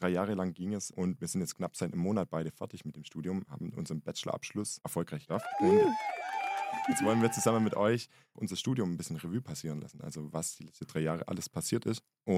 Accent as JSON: {"language": "German", "town": "Biberach", "region": "Baden-Württemberg", "country": "Germany", "tie": "born or raised there", "said": "in Biberach, also meiner Heimat, nicht weit weg von hier in Aulendorf."}